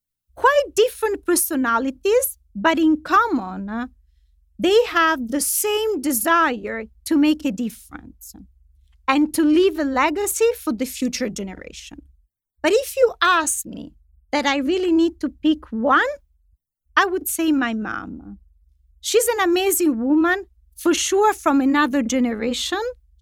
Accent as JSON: {"language": "English", "country": "Italy", "said": "Italy, which is my home country."}